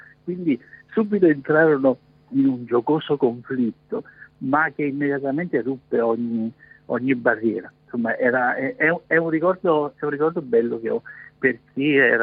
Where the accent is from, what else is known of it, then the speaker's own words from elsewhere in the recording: Naples, Campania, Italy; eravamo a Milano e noi da napoletani doc guardavamo a mancanza del cielo azzurro in quella giornata novembrina